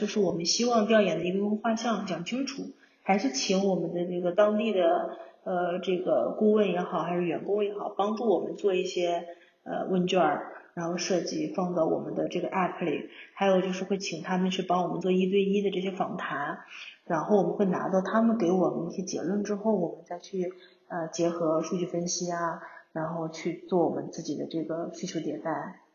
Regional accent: China; 其实我们中国人就很喜欢用自己啊或者是家人的一些照片

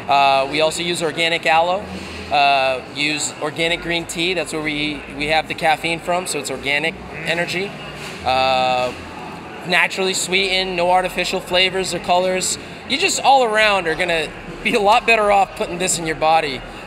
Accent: Boston, Massachusetts, United States; I'm from Boston, Massachusetts.

